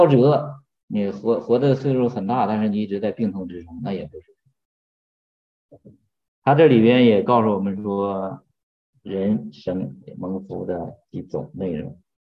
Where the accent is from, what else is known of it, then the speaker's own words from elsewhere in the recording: China; 这个其实我们中国人讲五福，对吧？